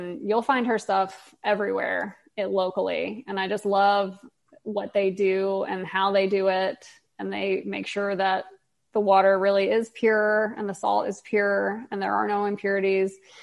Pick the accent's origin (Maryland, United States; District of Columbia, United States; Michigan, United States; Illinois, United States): Maryland, United States; I'm from up north. I'm from Maryland.